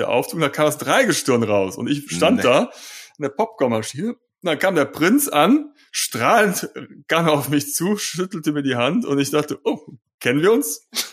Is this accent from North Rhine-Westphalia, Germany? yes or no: yes; Cologne, North Rhine-Westphalia, Germany; wir kommen ja aus Köln